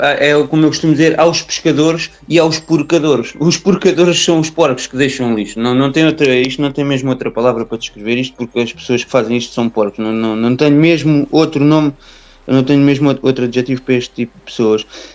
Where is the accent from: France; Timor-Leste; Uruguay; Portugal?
Portugal; Torres Vedras, Lisbon; nós somos da Praia de Santa Cruz, Torres Vedras